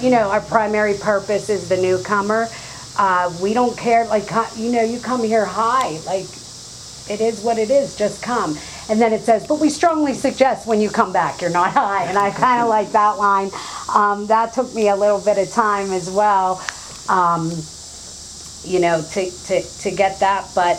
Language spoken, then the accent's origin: English; Pittsburgh, Pennsylvania, United States; and I come from North Pittsburgh, Pennsylvania.